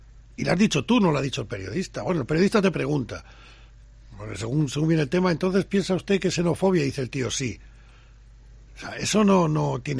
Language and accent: Spanish; Salamanca, Castile and León, Spain; Y nos sentimos dolidos, ya le digo a usted, como salmantino.